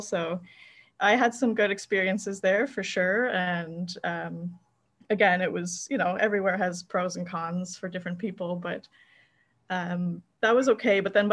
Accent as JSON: {"language": "English", "region": "Prince Edward Island", "country": "Canada", "tie": "born or raised there", "also_born_or_lived": "Cotonou, Benin", "said": "I was born in Canada in a province called Prince Edward Island, and I lived there until I was seven. And then we moved to Cotonou, Benin in West Africa. And I lived there for 5 years until I was 12. And then we went back to PEI, Prince Edward Island in Canada."}